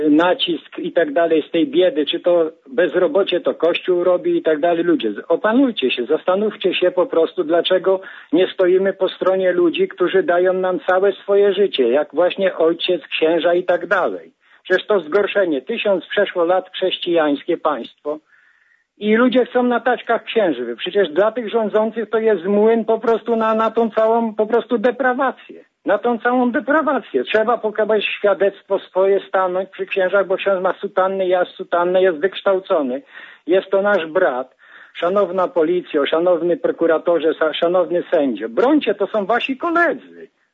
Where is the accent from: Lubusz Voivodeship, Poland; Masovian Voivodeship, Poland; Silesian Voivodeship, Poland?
Lubusz Voivodeship, Poland; Jasień; Ja mieszkam od urodzenia w Jasieniu, województwo lubuskie.